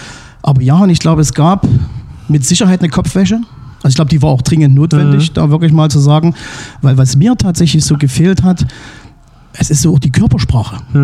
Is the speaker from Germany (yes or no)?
yes; Flöha, Saxony, Germany; ich komme aus dem Vorerzgebirge, aus Flöha, also bei Augustusburg die Ecke. Und das ist ja eigentlich die Hochburg von Enduro und Motocross.